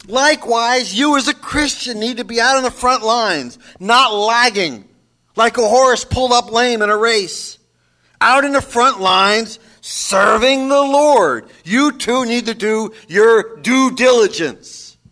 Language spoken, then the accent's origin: English; New Jersey, United States; See, I'm from Jersey, and I even got that one. Business.